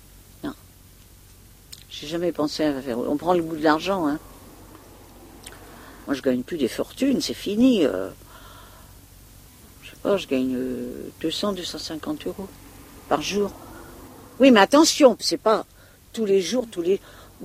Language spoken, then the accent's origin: French; Blois, Centre-Val de Loire, France; puisque je suis de Blois.